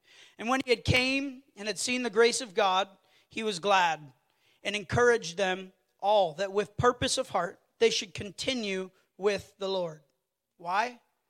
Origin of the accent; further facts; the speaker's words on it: Ontario, Canada; I'm from Ontario, so I don't know what gives me the right to tease her, but it's a beautiful province.